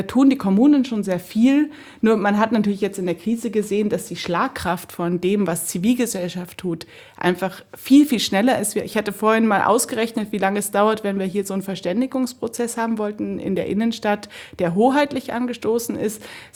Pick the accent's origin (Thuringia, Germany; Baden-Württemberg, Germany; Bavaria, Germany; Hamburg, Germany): Bavaria, Germany; Munich; als Münchnerin, die ich bezeichne mich jetzt mal auch als Münchnerin